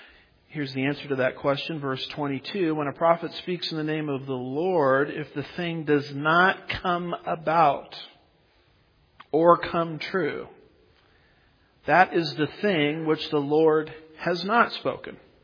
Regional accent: California, United States; I grew up in the Orange County area where the Calvary Chapel movement, the Jesus movement, you know, started.

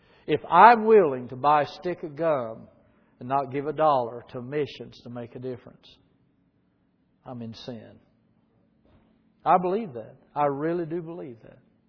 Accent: the South, United States; And I'm from the South, which you would have never known that, had I not told you that.

